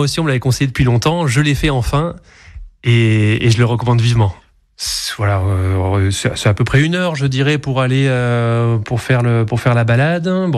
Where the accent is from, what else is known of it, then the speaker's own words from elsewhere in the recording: Aix-en-Provence, Provence-Alpes-Côte d'Azur, France; Ben moi, je viens d'Aix-en-Provence et je trouve que les rues de Nancy me rappellent les rues d'Aix-en-Provence.